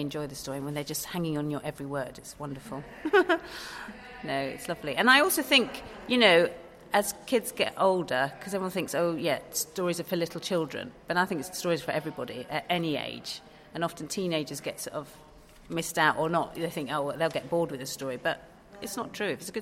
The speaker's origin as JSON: {"language": "English", "region": "England", "country": "United Kingdom", "said": "because I'm half Japanese and I've spent most of my life here, I'm very English."}